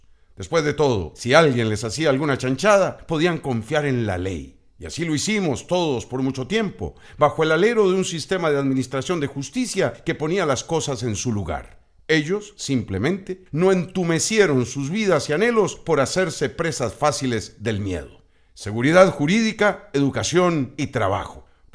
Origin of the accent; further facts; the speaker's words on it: Costa Rica; Pero como costarricenses, no estamos dispuestos a tolerar